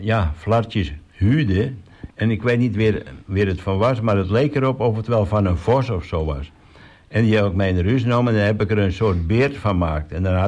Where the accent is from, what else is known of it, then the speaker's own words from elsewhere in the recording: Randstad, Netherlands; now in Texel, Netherlands; Nou ja, ik kom uit de Randstad en dat is een stuk anoniemer.